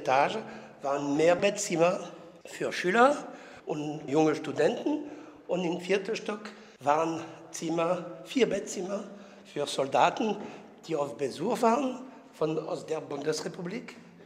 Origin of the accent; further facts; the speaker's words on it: France; German is a second language; now in Germany; Aber meinen Akzent habe ich nicht verloren. Aber es ist nicht so schlimm, weil viele sagen, das ist okay. Wir wissen, dass du Franzose bist.